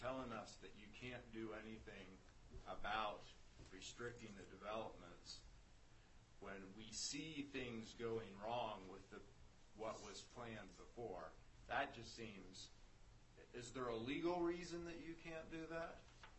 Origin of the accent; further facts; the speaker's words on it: Ohio, United States; I grew up in Ohio. We have the same issues, the whole thing.